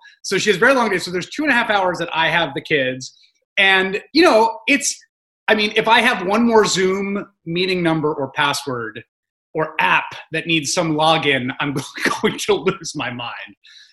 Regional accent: New York City, New York, United States; they're sheltering in place in the home I grew up in the Bronx.

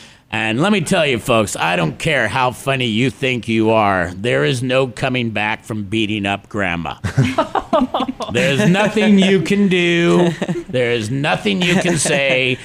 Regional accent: Canada; I've often been introduced as … because I'm kind of like a bit of an insult comic.

